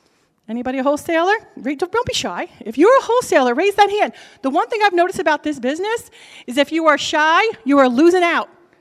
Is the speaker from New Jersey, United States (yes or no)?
yes; New Jersey, United States; accent: New Jersey; or if you didn't hear me in my New Jersey accent